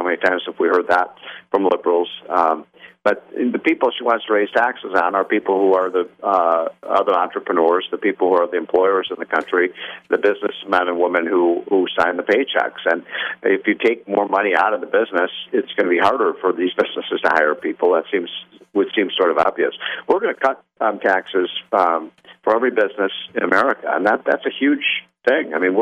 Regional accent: Illinois, United States; It's happening in my home state of Illinois.

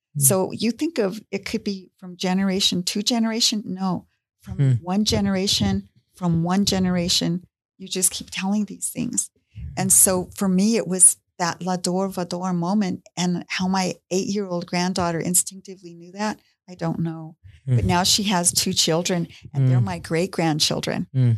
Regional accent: Pueblo, Colorado, United States; I want to do it here in Pueblo, in my hometown. I have 90 family members just from my dad down.

